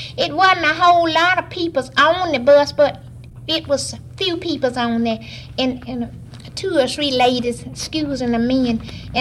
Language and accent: English; Loman, Alabama, United States; born there; I was born in Loman, Alabama.